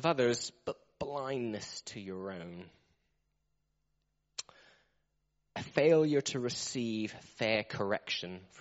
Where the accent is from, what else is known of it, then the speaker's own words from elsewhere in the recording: South West England, United Kingdom; I'm from Cornwall.